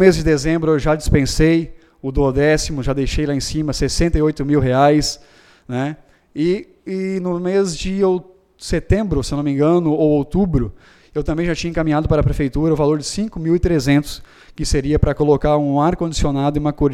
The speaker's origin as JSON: {"language": "Portuguese", "town": "Itabaí", "country": "Brazil", "tie": "born or raised there", "said": "é o município onde eu nasci, onde eu cresci, e eu pretendo construir uma família aqui dentro, e eu tenho muito orgulho de poder fazer, de falar que eu fiz parte da construção de Itabaí. Todos me viram crescer no município"}